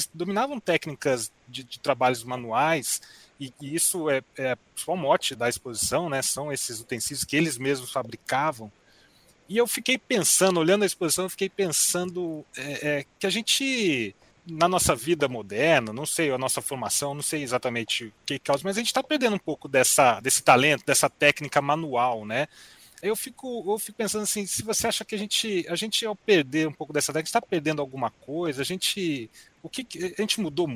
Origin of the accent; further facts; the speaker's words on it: Taubaté, São Paulo, Brazil; E eu também sou natural de Taubaté, um jeca legítimo aqui.